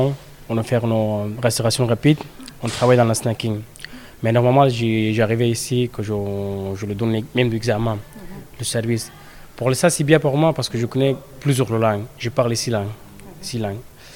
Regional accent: Afghanistan; French is a second language; now in France; je viens d'Afghanistan, depuis 2023 j'habite en France

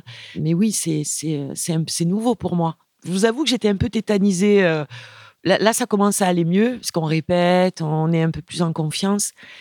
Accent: Martigues, Provence-Alpes-Côte d'Azur, France; j'ai beaucoup voyagé. Je suis revenue me poser dans ma ville natale, à Martigues.

